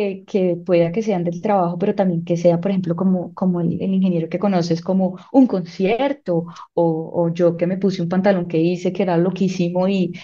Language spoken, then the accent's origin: Spanish; Colombia; now in Belgium; yo llevo allá 15 años, pero yo siento que mi corazón todavía está acá. O sea, yo amo Bélgica y me encanta y todo, pero si a mí me dicen de dónde eres o cómo te sientes, yo soy colombiana 100%.